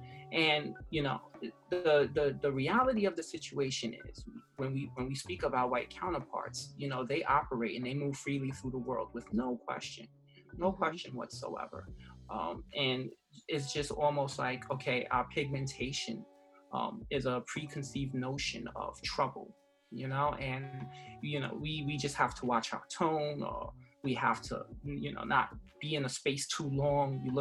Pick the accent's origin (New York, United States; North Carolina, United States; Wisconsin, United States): New York, United States; Bronx; I grew up in the South Bronx, right? So Washington Projects are pretty much a large part of my life.